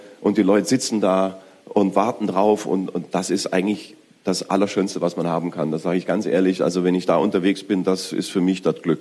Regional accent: Baden-Württemberg, Germany; Ich bin Schwabe

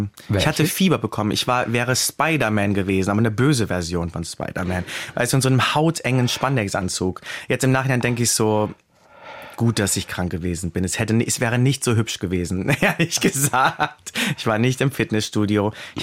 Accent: Rhineland-Palatinate, Germany; so, hallo, ich komme aus dem Westerwald.

